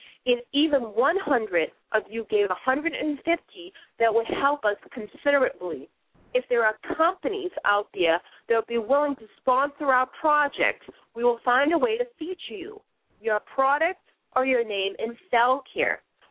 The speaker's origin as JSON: {"language": "English", "region": "Massachusetts", "country": "United States", "accent": "Boston", "said": "because I had my Boston accent"}